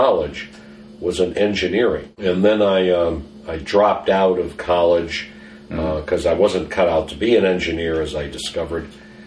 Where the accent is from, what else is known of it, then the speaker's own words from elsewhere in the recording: Illinois, United States; As a matter of fact, I had hardly ever been to Wisconsin. I grew up in Illinois.